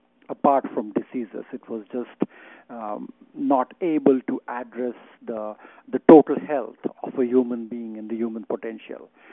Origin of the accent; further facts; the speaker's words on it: India; growing up in India, I was born and brought up in a rural part in India